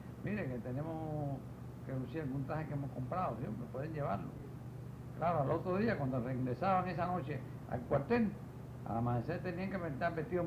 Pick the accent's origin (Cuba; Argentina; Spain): Cuba; moved away; en el año 1967, que fue cuando yo salí de Cuba.